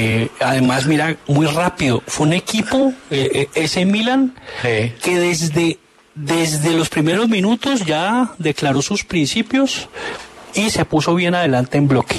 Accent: Zarzal, Valle del Cauca, Colombia; moved away; yo salí de Zarzal con una cachucha llena de sueños.

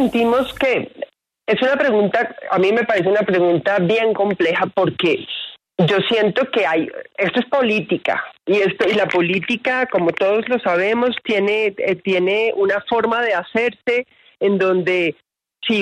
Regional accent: Colombia; todos como colombianos desde cada una de nuestras casas

